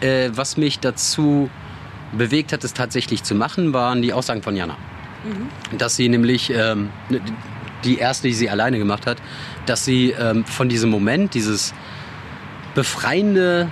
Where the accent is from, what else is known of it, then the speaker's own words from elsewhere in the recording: Syria; Ich bin ja Kurde aus Syrien, komme aus einem streng konservativen muslimischen Haushalt